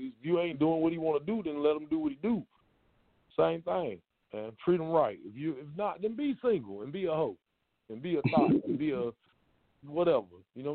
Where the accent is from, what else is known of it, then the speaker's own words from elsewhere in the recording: Lincolnton, North Carolina, United States; also born or lived in Asheville; I was born in Asheville. I was raised in Lincolnton. I popped around outside in Gastonia and Charlotte. I came back to Asheville